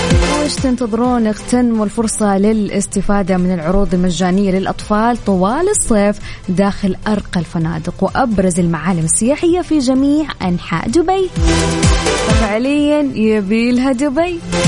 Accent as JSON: {"language": "Arabic", "town": "Jeddah", "region": "Makkah Province", "country": "Saudi Arabia", "said": "وكان الله في عوننا أكيد أهل جدة"}